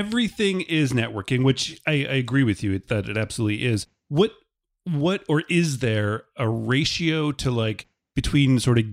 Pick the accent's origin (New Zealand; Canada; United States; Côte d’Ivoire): Canada; I'm a Canadian